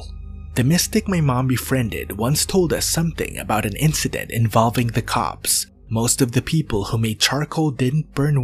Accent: Philippines; something about a rumor that went on in my hometown in the Philippines.

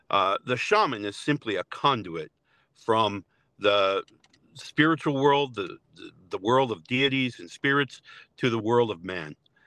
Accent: Ohio, United States; born there; also born or lived in New Jersey / Louisiana; I was born in Ohio, in the Midwest. We moved back to the East Coast.

